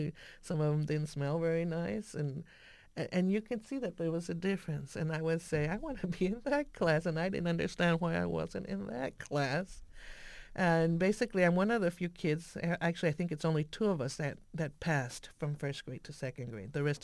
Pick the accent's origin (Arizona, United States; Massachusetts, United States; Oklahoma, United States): Arizona, United States; going back to growing up in Arizona